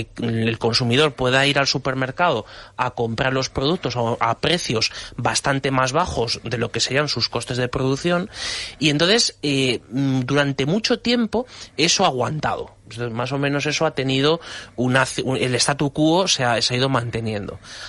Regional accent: Castilla-La Mancha, Spain; y que sea en mi tierra, en Castilla-La Mancha

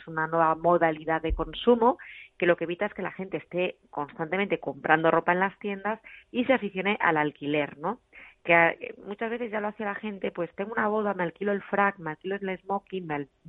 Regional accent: Ourense, Galicia, Spain; yo estoy en la zona de Sanxenxo. Yo soy de Orense, de interior, pero en verano mis padres tienen aquí un apartamento

